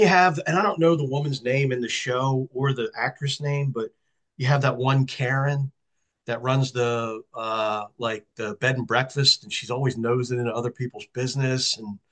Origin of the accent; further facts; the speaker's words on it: Catonsville, Maryland, United States; always had a lot of pride being from Catonsville. I put that, on when I was at Hopkins on the roster. My hometown was Catonsville, Maryland.